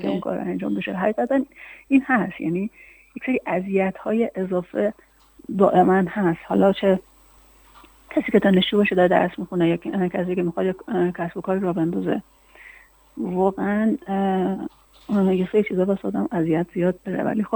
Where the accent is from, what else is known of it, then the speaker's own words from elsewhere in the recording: Hamadan, Iran; ما اگر در همدان بزرگ شدیم و از خدمات این شهر استفاده کردیم تا به جایی برسیم